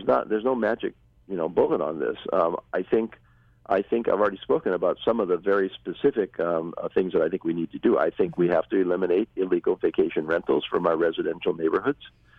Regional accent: Hawaii, United States; born and raised on the Big Island, and so I remember the Hawaii that was before we had 10 million tourists every year.

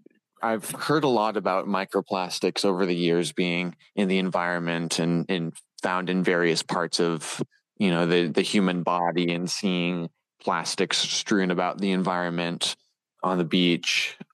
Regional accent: California, United States; Yeah, well, I grew up in the Monterey Bay area, and being right next to the Monterey Bay and being able to go to the aquarium is what inspired a love of the ocean from a young age.

